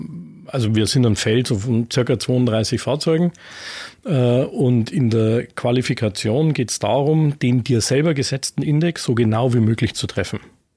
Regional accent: Munich, Bavaria, Germany; ich komme ursprünglich aus München

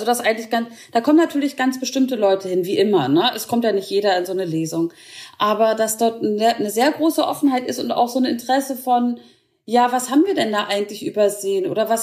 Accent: West Germany, Germany; dass ich als Westdeutscher, der jetzt hier schon 20 Jahre lebt im Osten, auch nicht mehr sage, dass ich aus dem Westen komme

